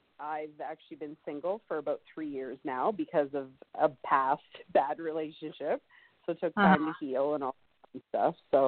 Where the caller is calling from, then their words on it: Alberta, Canada; Alberta, Canada.